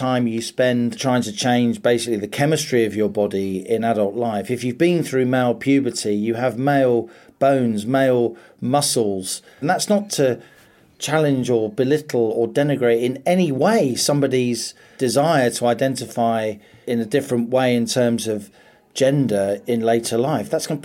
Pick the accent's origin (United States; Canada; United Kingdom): United Kingdom; London; I grew up in London in the 80s.